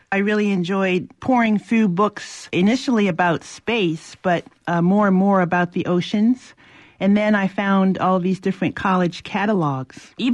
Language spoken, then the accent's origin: English; Maui, Hawaii, United States; my formative years were in Hawaii. I grew up on Maui, Hawaii, but my family is from Baltimore, Maryland on my mother's side and Charleston, South Carolina on my father's side.